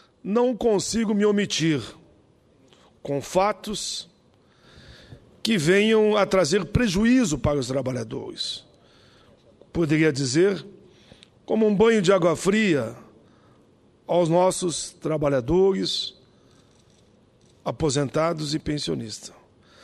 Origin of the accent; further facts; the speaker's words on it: Caxias do Sul, Rio Grande do Sul, Brazil; born there; Como gaúcho, sou presidente, nascido lá em Caxias do Sul. Meus pais vieram de Bom Jesus.